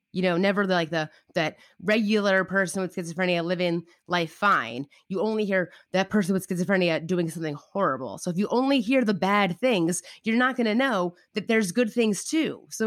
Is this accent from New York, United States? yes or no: yes; New York, United States; About myself, I'm from New York.